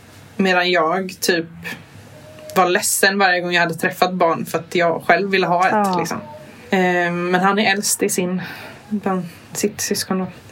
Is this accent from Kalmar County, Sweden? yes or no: yes; Kalmar County, Sweden; Jag är från Öland då.